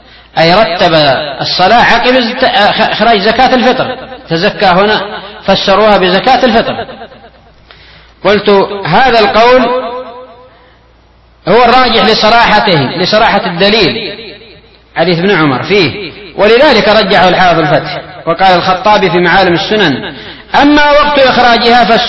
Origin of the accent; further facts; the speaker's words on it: Yemen; ومع ذلك هو السائد عندنا في اليمن